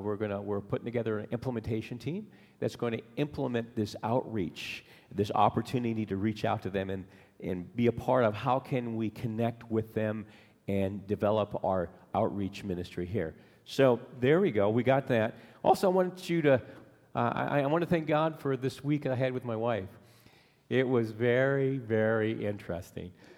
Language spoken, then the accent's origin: English; Alaska, United States; when he found out that I was from Alaska, he would sit down with me